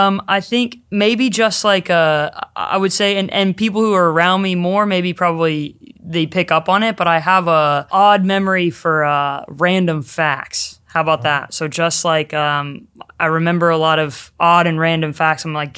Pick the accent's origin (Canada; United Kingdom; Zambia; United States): United States; Columbus, Indiana; Grew up for the most of my childhood in Columbus, Indiana.